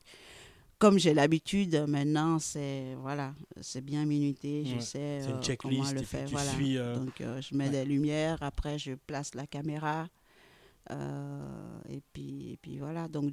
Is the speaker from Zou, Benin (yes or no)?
yes; Abomey, Zou, Benin; born there; je suis née au Bénin, dans Romain, à Abomey, mm-hmm. une ville mythique